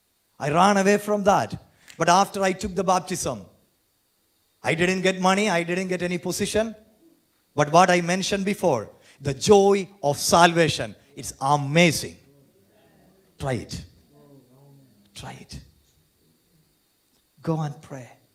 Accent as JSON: {"language": "English", "country": "India", "said": "You all knew I'm from India. I tried to please different God and goddesses, different saints, to roll in the mud."}